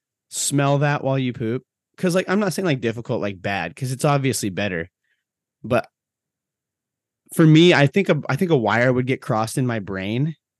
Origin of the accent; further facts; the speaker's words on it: Montana, United States; You know, I grew up in Montana and we definitely, you know, scat for hunting.